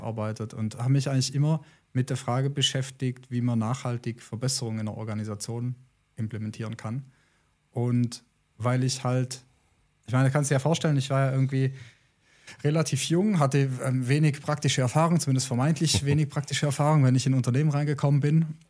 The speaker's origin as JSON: {"language": "German", "region": "Baden-Württemberg", "country": "Germany", "tie": "born there", "said": "ich bin ja gebürtig aus der Nähe von Rottweil, also so Alemannisch ist durchaus präsent bei mir, so sprachlich, aber fühle mich dann doch im Hochdeutschen wohl. Ja … 35 Jahre alt"}